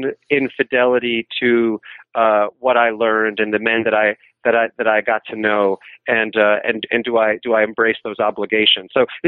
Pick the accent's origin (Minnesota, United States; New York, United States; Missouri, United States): New York, United States; New York City; I'm from New York City, and I assume, given the way that I impose myself on the narrative, more of my background will come up over the course of the next hour.